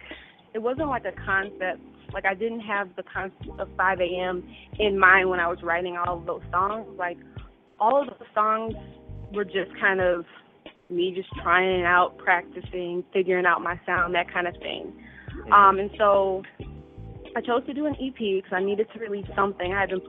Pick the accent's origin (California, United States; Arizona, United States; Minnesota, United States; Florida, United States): Minnesota, United States; As I mentioned, I'm from Minnesota. Yes, there are black people that live there.